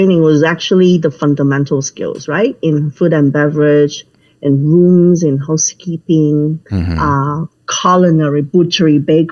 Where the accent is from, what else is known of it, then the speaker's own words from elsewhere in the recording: Hong Kong; Even though I was born and raised in Hong Kong, having classmates from different nationals were kind of usual.